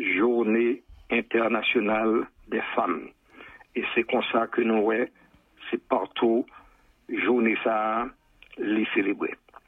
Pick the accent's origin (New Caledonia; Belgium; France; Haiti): Haiti; now in Canada; Mais comme moi toujours dis, Roxane, avant d'être un Québécois canadien, nous sommes des Haïtiens.